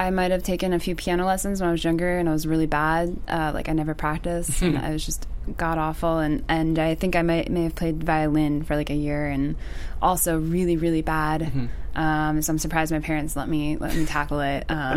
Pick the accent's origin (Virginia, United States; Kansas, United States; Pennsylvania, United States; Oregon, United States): Pennsylvania, United States; Harrisburg; I grew up and born and raised in Pennsylvania, Harrisburg.